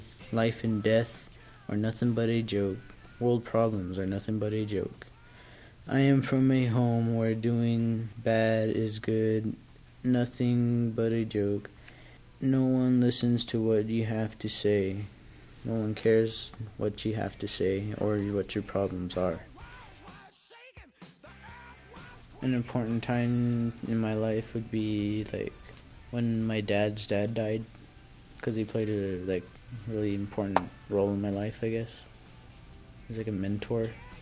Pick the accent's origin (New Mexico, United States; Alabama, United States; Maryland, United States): New Mexico, United States; Albuquerque; born there; I was born here in Albuquerque at the hospital near Central. Yeah, I like ride by on the bus every day. I am from the city wasteland.